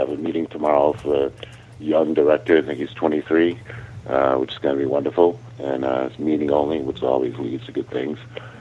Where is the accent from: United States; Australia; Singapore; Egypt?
United States; New England; I can't help it if I'm from New England.